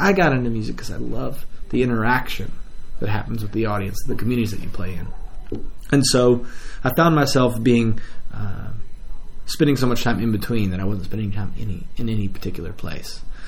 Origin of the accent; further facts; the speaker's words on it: Lexington, Kentucky, United States; You know, I growing up in Lexington, I went to the School for Creative and Performing Arts and lived and breathed theater for about 5 years.